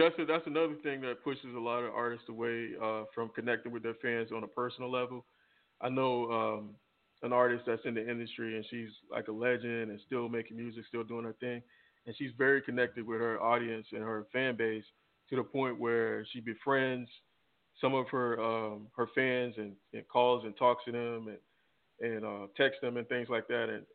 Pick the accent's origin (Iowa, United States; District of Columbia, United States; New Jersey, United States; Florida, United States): Florida, United States; back in Florida, that happened in my hometown. It's crazy incident. Put us on the map for a little bit